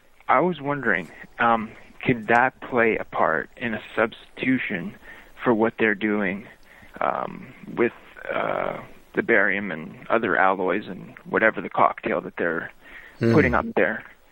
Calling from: Canada; I'm calling from Canada.

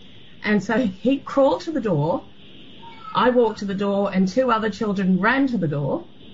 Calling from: Sydney, New South Wales, Australia; Hi, I'm calling from Sydney, Australia.

